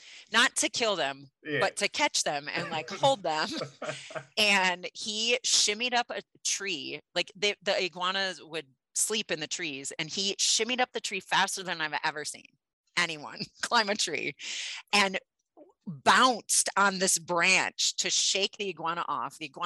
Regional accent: Midwest, United States; so I grew up in the Midwest in a big time fishing family.

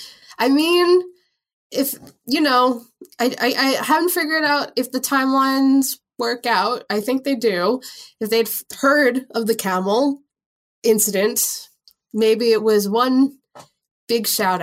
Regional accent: New York, United States; but again, as a New Yorker, I have to shout this out.

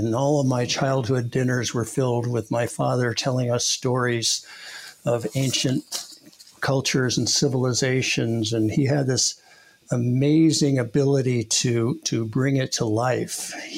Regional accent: Santa Monica, California, United States; also born or lived in New York; And I grew up in Santa Monica and then the San Fernando Valley in Reseda, and then came back to West Los Angeles to start high school.

